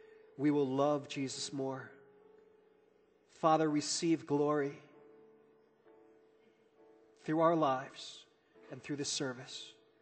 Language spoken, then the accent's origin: English; Chicago, Illinois, United States; growing up in Chicago, you know, I'm watching the Chicago Bulls and stuff